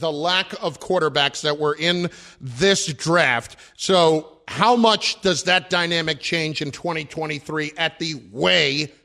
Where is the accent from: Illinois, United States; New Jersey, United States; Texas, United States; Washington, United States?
New Jersey, United States; And I'm from New Jersey. Okay?